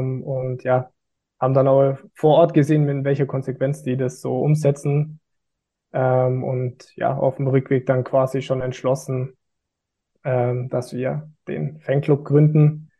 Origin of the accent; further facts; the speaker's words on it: Kempten, Bavaria, Germany; Der hat sich in Kempten gegründet, also auch meine Heimatstadt.